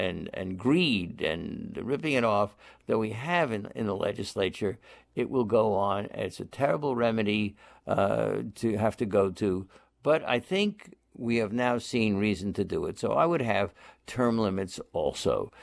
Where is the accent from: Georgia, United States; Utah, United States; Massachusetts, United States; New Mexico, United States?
Massachusetts, United States; I have it in my home state of Massachusetts.